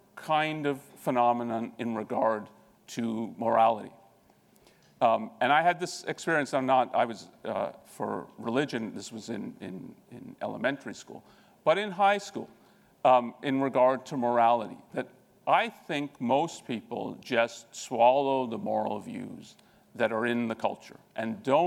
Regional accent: Canada; born there; I'm part Indian, part German. I was born in Canada. And then I went to a French school that was sort of Catholic.

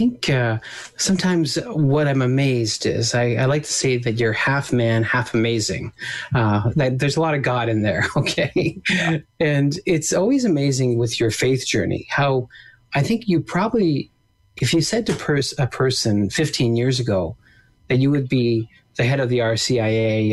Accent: Canada; Of course, I'm from Canada

